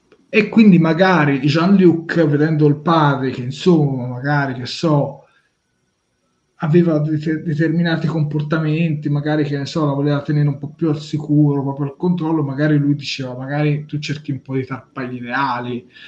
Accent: Tuscany, Italy; specifichiamo che noi siamo toscani

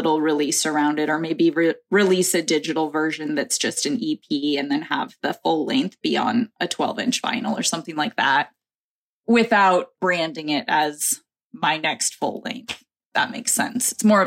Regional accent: United States; I haven't had any US support since then. And we'll see, but I'm hoping that I'm able to get back out there in my own country

